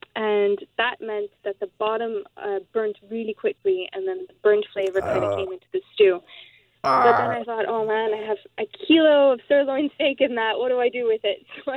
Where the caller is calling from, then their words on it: Dublin, Leinster, Ireland; I'm calling from Dublin, Ireland.